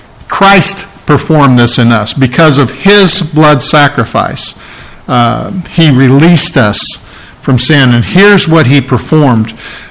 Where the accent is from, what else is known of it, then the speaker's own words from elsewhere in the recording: Burlington, Iowa, United States; Now, I grew up on the Mississippi. I grew up in Burlington, the Mississippi River, and I love that song.